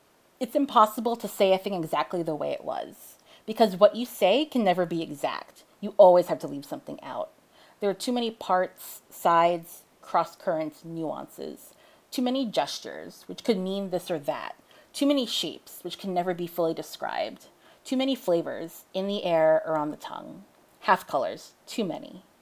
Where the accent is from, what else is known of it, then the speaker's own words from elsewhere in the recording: New York City, New York, United States; 2, where you're from? I'm from New York City.